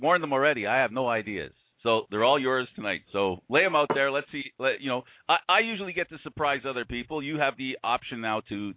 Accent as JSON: {"language": "English", "country": "Canada", "said": "Don't forget, I'm Canadian. We always apologize."}